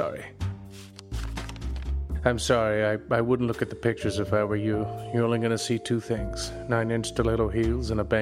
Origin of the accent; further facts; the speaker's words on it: California, United States; now in Illinois, United States; I'm Scottish-Irish. I grew up in the 80s off the coast of Lake Whatchupto in Southern California. A lot of people ask me why I moved from a nice area like SoCal to an Illinois city that sees sunshine twice a year.